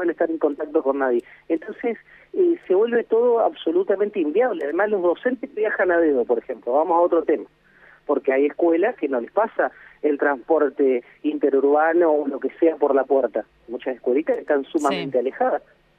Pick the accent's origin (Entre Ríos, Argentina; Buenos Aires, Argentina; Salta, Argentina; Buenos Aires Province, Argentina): Entre Ríos, Argentina; acá mismo en Argentina y ni hablar en Entre Ríos, o en mi pueblo menos que menos